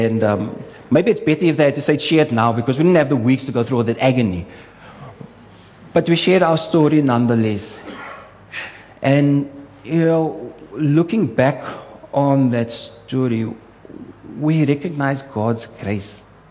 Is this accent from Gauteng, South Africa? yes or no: no; Western Cape, South Africa; We come from the Cape. True. I agree with you. But we come from a bad part of the Cape.